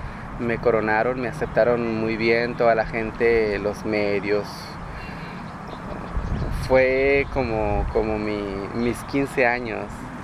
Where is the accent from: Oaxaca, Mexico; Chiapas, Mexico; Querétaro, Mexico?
Oaxaca, Mexico; A mí en persona me critican mucho porque no soy del Istmo, porque me pongo los trajes, pero pues hoy soy oaxaqueña